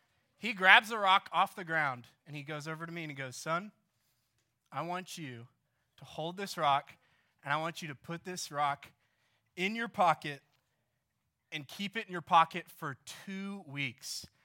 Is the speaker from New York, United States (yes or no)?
no; Coppell, Texas, United States; So I grew up, a little bit about me. I grew up in Dallas. I grew up in Coppell, which is like 20 minutes west of here. And I grew up playing soccer, okay?